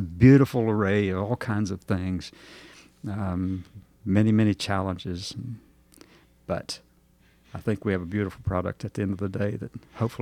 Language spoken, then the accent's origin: English; Alabama, United States; I'm from Alabama.